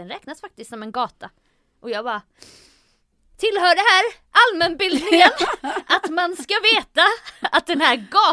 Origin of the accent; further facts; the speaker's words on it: Jönköping, Jönköping County, Sweden; det här är ju min hemstad Jönköping.